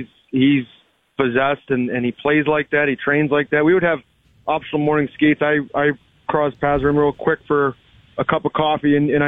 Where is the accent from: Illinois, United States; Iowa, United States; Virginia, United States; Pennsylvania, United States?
Illinois, United States; Chicago; my first NHL game was against the Stanley Cup defending Blackhawks, the Chicago Blackhawks, which is my hometown, right? And so I had hundreds of people there.